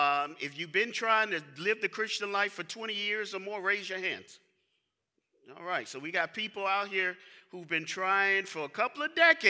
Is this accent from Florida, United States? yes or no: yes; Tallahassee, Florida, United States; So I grew up in Tallahassee, Florida, and we had one tall building. That was the state capitol. Everything else was flat. I moved to New York City, go to the Bronx.